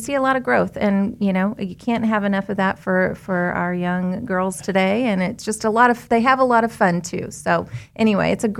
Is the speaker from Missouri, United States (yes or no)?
no; Wichita, Kansas, United States; I'm from Wichita, Kansas.